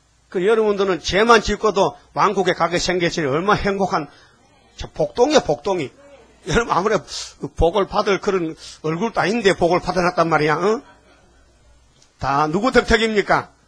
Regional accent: Gyeongsang, South Korea; 난 경상도에서 왔다니까요.

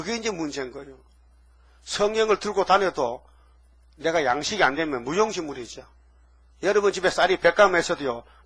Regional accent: Gyeongsang, South Korea; 나는 경상도에서 왔어요.

